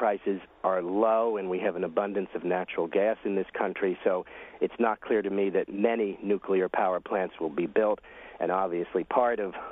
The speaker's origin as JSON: {"language": "English", "town": "Glen Gardner", "region": "New Jersey", "country": "United States", "tie": "born or raised there", "said": "I was raised in Glen Gardner, and I was pleased to be in a setting where I was raised."}